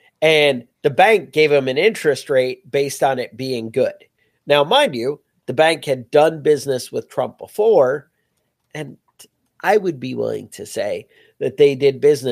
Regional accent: New York, United States

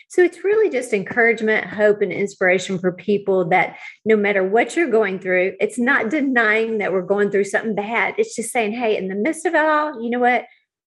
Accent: Houston, Texas, United States; I grew up in Houston. I'm the youngest of five.

